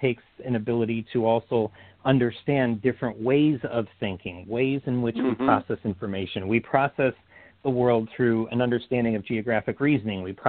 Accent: New York, United States; born there; now in Maryland, United States; I was born in New York, but I live in Maryland.

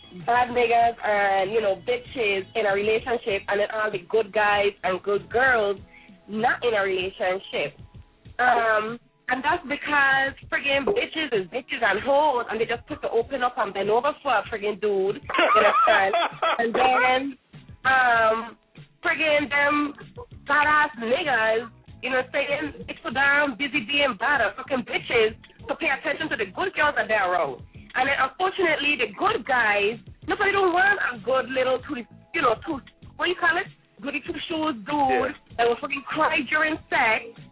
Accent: U.S. Virgin Islands; I'm from the Virgin Islands.

